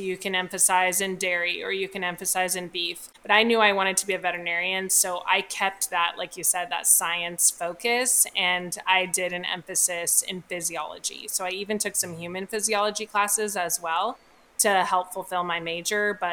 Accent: California, United States; moved away as an adult; I grew up in Alameda County, so very close to where you are. And I went to college and veterinary school at UC Davis, which is up near Sacramento. Love California.

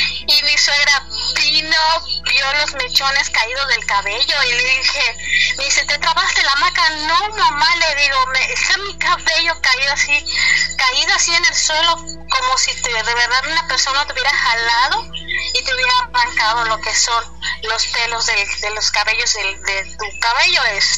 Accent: Mérida, Yucatán, Mexico; yo soy de aquí de Mérida y normalmente aquí abundan mucho los relatos.

